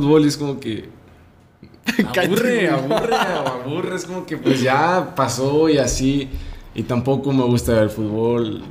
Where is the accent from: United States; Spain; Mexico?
Mexico; Mexico City; accent: chilango; se me sale el acento ahí chilanguillo.